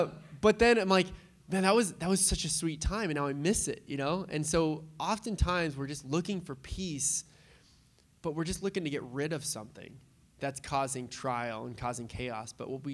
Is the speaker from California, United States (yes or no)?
yes; San Diego, California, United States; If you were like a cool gangster kid like I was, you know, growing up in Point Loma, San Diego.